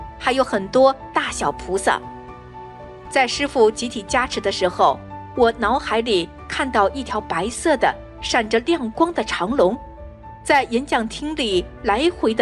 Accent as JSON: {"language": "Chinese", "region": "Beijing", "country": "China", "said": "今天在此与大家分享一下我的经历。"}